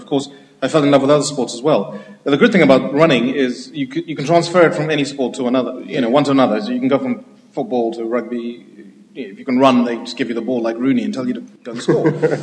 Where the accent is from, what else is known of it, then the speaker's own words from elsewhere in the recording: Lusaka, Lusaka Province, Zambia; born there; born in Zambia in 1976, I was born in Lusaka, the capital city. My mom was Zimbabwean.